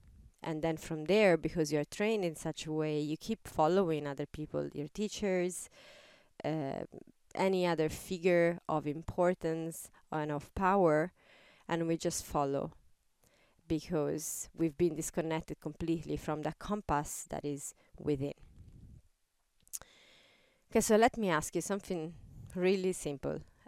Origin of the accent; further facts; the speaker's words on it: Italy; English is a second language; I'm coming from Italy, he's coming from Ireland.